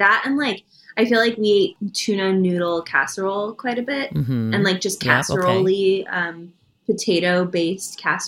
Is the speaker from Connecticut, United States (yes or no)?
no; Idaho, United States; now in Los Angeles, United States; You know, I'm from Idaho, so it's very meat and potatoes, lots of meatloaf and potato recipes.